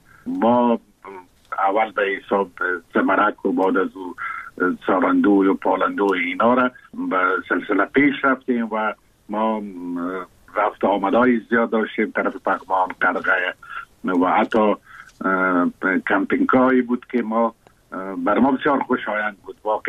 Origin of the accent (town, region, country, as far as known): Kabul, Afghanistan; born or raised there